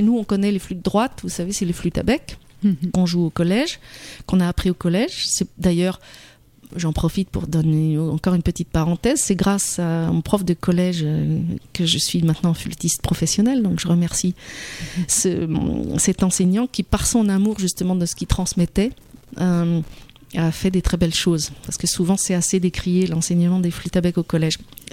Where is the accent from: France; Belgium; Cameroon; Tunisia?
France; puisque moi en tant que française par exemple